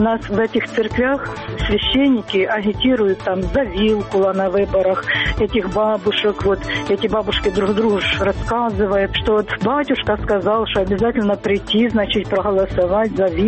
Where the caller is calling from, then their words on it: Kryvyi Rih, Dnipropetrovsk Oblast, Ukraine; Я звоню из Кривого Рога